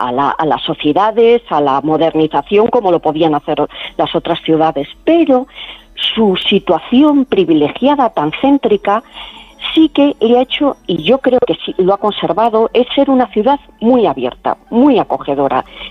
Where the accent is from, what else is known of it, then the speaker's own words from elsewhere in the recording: Madrid, Community of Madrid, Spain; los madrileños somos autóctonos de Madrid. ¿Tenemos 8 o 9 apellidos madrileños? Pues no.